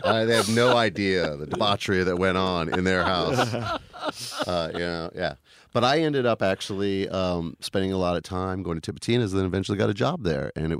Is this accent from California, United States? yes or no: yes; Los Angeles, California, United States; also born or lived in Santa Cruz; now in New Orleans, United States; I grew up in Los Angeles, but I came here via Santa Cruz.